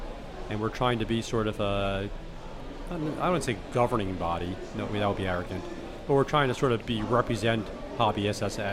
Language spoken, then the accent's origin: English; New Jersey, United States; I'm 41 from New Jersey, and I'm a nerd.